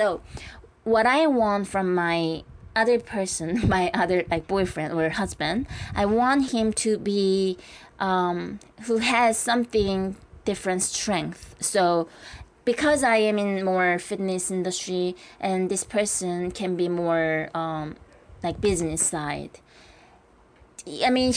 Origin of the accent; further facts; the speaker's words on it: South Korea; English is a second language; I am from Korea.